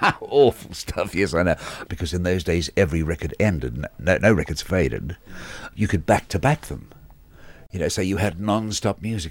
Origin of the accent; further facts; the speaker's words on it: Australia; now in London, United Kingdom; I'm from Australia and, you know, I'm in London.